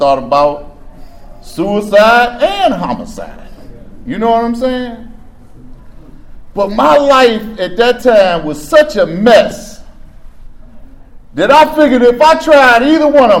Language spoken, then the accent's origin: English; Chicago, Illinois, United States; also born or lived in Fort Washington, Maryland; I'm from Chicago originally. Moved to D.C. in 94, moved to Maryland, I'm sorry, Fort Washington, Maryland in 94. I lived here from 94 to 04.